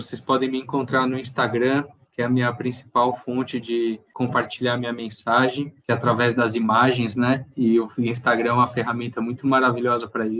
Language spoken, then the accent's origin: Portuguese; São Paulo, Brazil; que é o prefixo aqui de São Paulo, que é a cidade onde eu vivi, onde eu nasci.